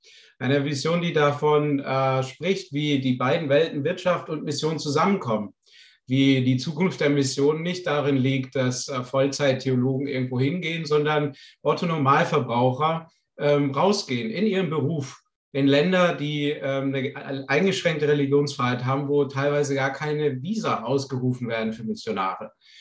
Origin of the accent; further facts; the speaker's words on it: Baden-Württemberg, Germany; Ich komme aus der Gegend von Stuttgart und bin ungefähr 30. Bin jetzt 30,5 Jahre alt